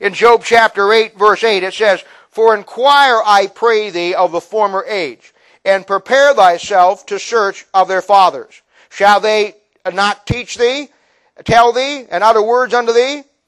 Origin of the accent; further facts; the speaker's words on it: United States; And I'm an American. I live in America, and I know how America's going